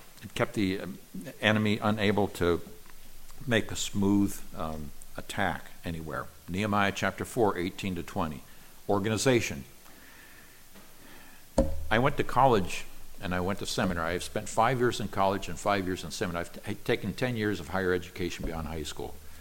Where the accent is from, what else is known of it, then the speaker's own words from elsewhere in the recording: Nigeria; I grew up in Nigeria, West Africa, where there were a lot of lizards, and they ran everywhere.